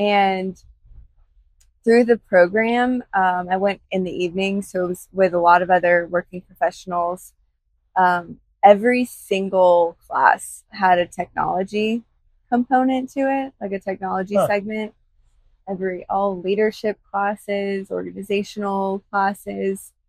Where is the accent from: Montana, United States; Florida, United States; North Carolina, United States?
North Carolina, United States; Charlotte; Yeah, I grew up here in Charlotte, actually just a little bit south of here.